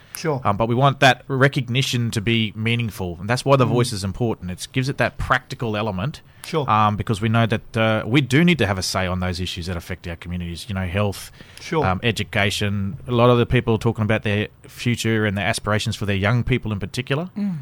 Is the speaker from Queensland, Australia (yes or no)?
yes; North Stradbroke Island, Queensland, Australia; I'm from the Quandamooka peoples. I'm from Mindirabar, which is also known as North Stradbroke Island, just off the coast of Brisbane there in Moreton Bay.